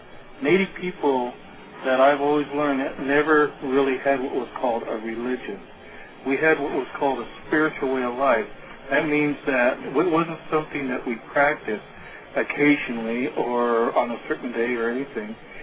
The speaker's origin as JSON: {"language": "English", "country": "United States", "tie": "born or raised there"}